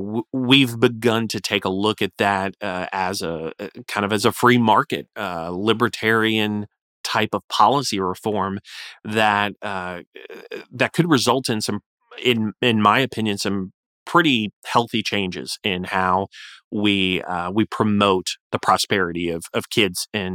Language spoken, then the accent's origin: English; Florida, United States; Subsequent to California, Florida, my home state, had a piece of legislation introduced by a Republican and a Democrat together